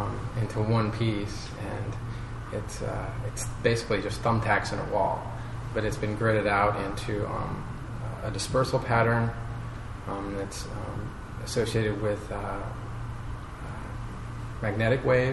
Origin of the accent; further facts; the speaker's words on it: Wyoming, United States; I went to the Maryland Institute, and I am from Wyoming.